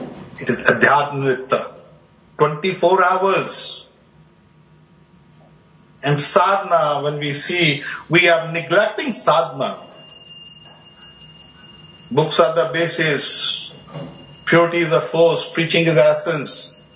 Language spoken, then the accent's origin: English; India; now in England; When I was in India, I was born in India. And I brought up in India. And even living in England, I was never in England. I was always in India